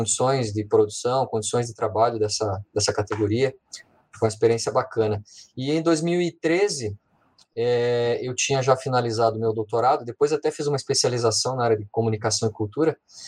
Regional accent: Curitiba, Paraná, Brazil; also born or lived in Chapecó / Cascavel / Pato Branco; nasci em Curitiba, cresci aqui, mas meu pai viajava muito, né, por causa do trabalho. Ele tinha que eventualmente estar para uma cidade diferente, em cidades diferentes. Morei em Chapecó, Cascavel, morei em Pato Branco

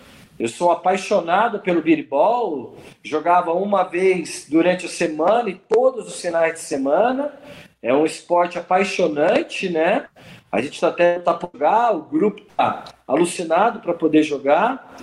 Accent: São José dos Campos, São Paulo, Brazil; E aí, então, eu cresci aqui em São José dos Campos.

